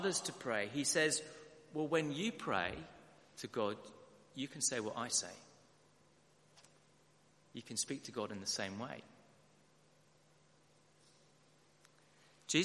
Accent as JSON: {"language": "English", "region": "London", "country": "United Kingdom", "tie": "born there", "said": "I was born in Westminster Hospital in central London. I spent the first 6 weeks of my life here, right here, in Fulham. I lived in Vera Road, just over there, just off the Munster Road, if you know it, with a foster mother."}